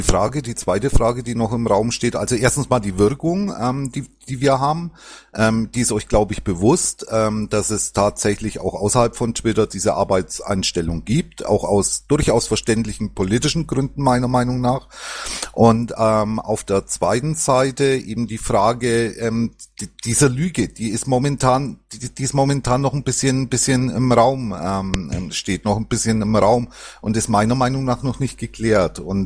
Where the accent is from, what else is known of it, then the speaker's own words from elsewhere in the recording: Bavaria, Germany; Erstmal, ich bin aus Oberfranken